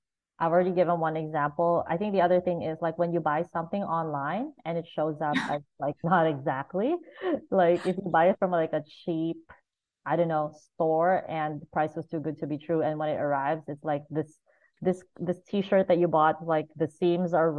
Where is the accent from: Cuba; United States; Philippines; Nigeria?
Philippines; So I grew up in the Philippines